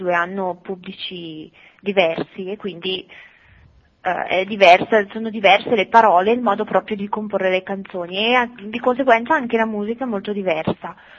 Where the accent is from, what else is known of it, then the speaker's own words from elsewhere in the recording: Bergamo, Lombardy, Italy; io, essendo bergamasca, volevo rifarmi a qualcosa che riguardasse la mia realtà